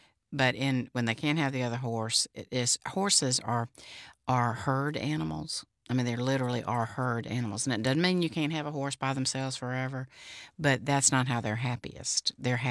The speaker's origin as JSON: {"language": "English", "town": "Evergreen", "region": "Alabama", "country": "United States", "tie": "born or raised there", "said": "I grew up with horses and in Evergreen, because I'm from Evergreen, Alabama."}